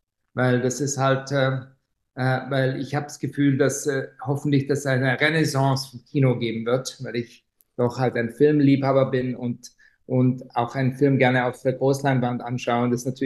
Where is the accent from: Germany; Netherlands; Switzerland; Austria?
Switzerland; ich bin in der Schweiz in den Bergen aufgewachsen